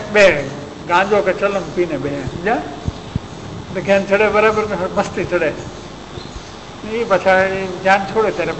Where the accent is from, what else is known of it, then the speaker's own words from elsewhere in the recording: Ranpur, Gujarat, India; અમારે આ વૈષ્ણવની અંદર અમારા વતન રાણપુર છે, ચૂડાની પાસે, બોટાદની ચૂડાની વચ્ચે અમારા ઘરની બાજુમાં એક બાલાજી મંદિર છે.